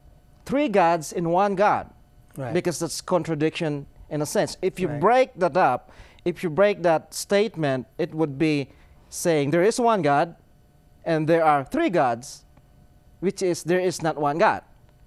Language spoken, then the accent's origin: English; Philippines; moved away as an adult; now in Charlotte, United States; I'm from the Philippines also. I'm a Filipino. And then we moved to Charlotte about 3 years ago to go to the seminary.